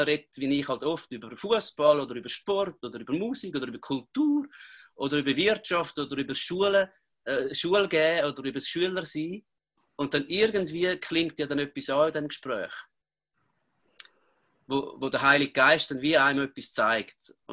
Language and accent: German; Schmerikon, St. Gallen, Switzerland; Fahnenträgerin für Schmerike, wo ich aufgewachsen bin